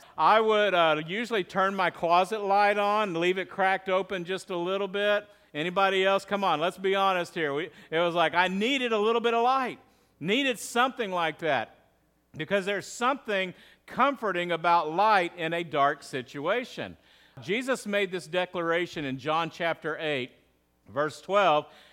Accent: Texas, United States; And listen, I grew up in West Texas, and we were close enough to Carlsbad, New Mexico

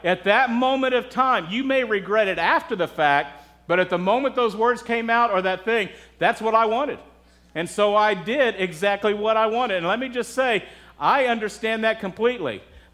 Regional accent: Texas, United States; I grew up in Texas where we got whipping still.

